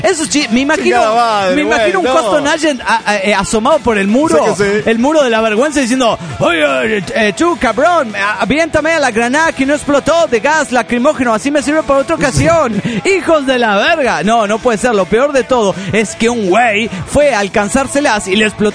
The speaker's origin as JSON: {"language": "Spanish", "town": "Tijuana", "region": "Baja California", "country": "Mexico", "said": "de Tijuana, Baja California, México."}